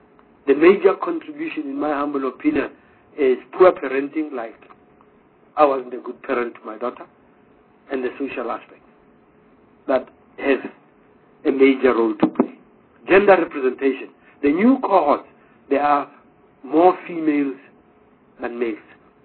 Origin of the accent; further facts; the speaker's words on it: Johannesburg, Gauteng, South Africa; I'm from Johannesburg.